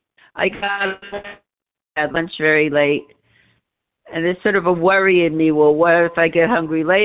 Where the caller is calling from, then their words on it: New York City, New York, United States; I'm calling from New York City.